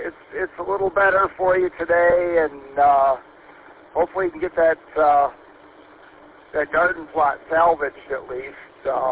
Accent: Lansing, Michigan, United States; I grew up actually over in the Waverly-Saginaw area out by, I don't know if you know where the Lansing Mall is.

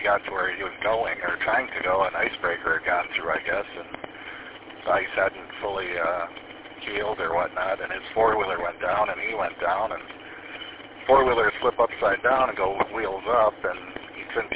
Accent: Escanaba, Michigan, United States; I grew up in Escanaba, went through high school there, and I know what snow feels like.

